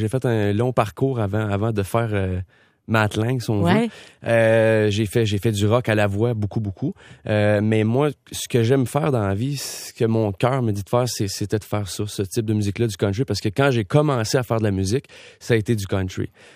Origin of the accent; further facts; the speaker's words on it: Quebec, Canada; first language French; parce que je suis fier d'être Québécois, puis je parle français, c'est ma première langue.